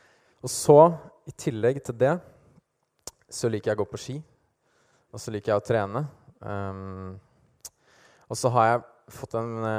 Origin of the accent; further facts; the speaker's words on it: Stokke, Vestfold, Norway; Jeg kom fra Stokke, som er det beste stedet, og midterste, og det er liksom kjernen i Vestfold. Det er Stokke. Eller verdens navle, om du vil. Og så har jeg gått i Salomon i Sandefjord i hele min ungdomstid.